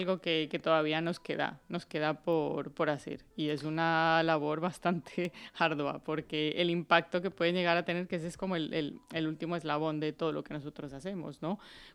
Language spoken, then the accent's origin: Spanish; Colombia; now in Valencia, Spain; De Colombia.